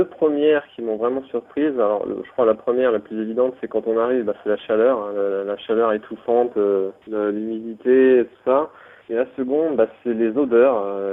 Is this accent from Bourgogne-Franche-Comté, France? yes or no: yes; Villers-la-Roche, Bourgogne-Franche-Comté, France; also born or lived in Besançon; now in Paris, France; je suis né à Besançon, donc un bon franc-comtois d'origine. J'ai vécu ma petite enfance dans le petit village de Villers-la-Roche, et donc j'ai poursuivi mes études dans le sud-ouest. Comme j'ai fait des études dans l'audiovisuel, je suis monté sur Paris.